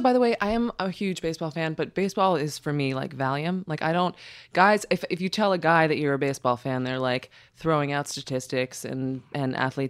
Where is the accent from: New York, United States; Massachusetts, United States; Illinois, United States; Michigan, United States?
New York, United States; New York City; that was growing up in New York City.